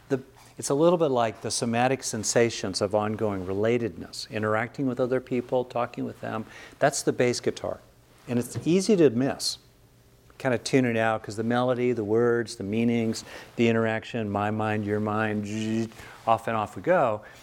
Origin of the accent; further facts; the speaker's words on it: West Covina, California, United States; You know, I grew up in West Covina, Southern California.